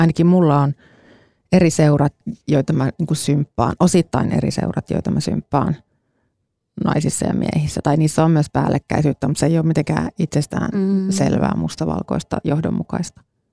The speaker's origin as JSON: {"language": "Finnish", "town": "Kajaani", "region": "Kainuu", "country": "Finland", "said": "olen kotoisin Kajaanista, jossa on jotain 36 000 ihmistä"}